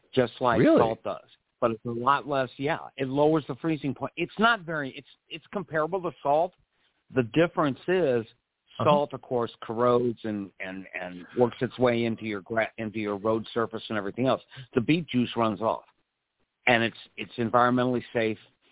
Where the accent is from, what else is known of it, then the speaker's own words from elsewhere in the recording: Missouri, United States; I come from Missouri, which you know, and there is a town called St. Charles, Missouri, Hannibal